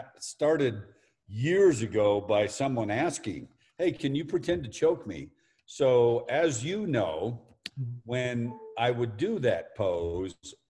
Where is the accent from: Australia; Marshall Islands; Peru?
Marshall Islands; moved away as an adult; now in Los Angeles, United States; So that, you know, I grew up in the Marshall Islands.